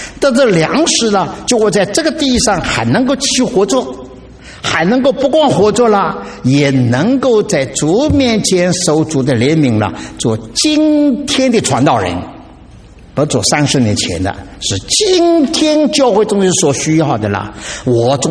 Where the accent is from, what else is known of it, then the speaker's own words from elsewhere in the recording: China; 我们中国人讲道就乱讲吧。